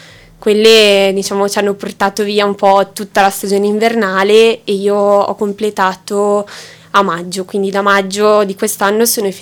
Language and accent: Italian; Volpago del Montello, Veneto, Italy; now in Falcade, Italy; Vengo da Volpago del Montello